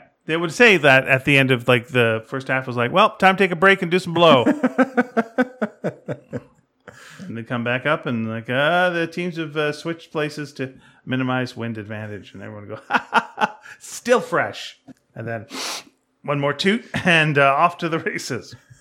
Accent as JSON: {"language": "English", "country": "Canada", "said": "got to say that, because we're Canadian"}